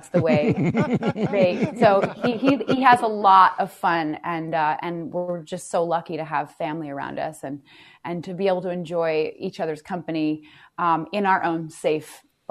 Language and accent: English; Vermont, United States; We also came back to my hometown in Vermont, and we bought a farm.